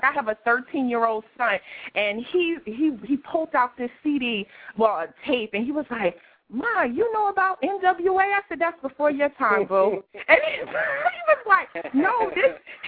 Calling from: New Jersey, United States; I'm calling from Jersey.

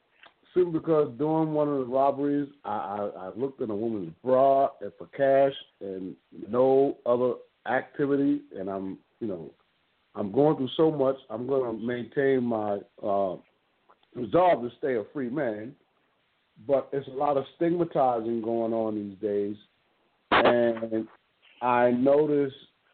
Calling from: Brooklyn, New York, United States; I'm calling from Brooklyn, New York.

